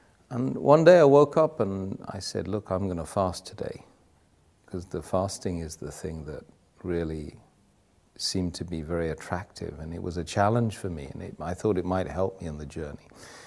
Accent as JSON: {"language": "English", "country": "United Kingdom", "tie": "born or raised there", "said": "Catholic people like me growing up in Britain"}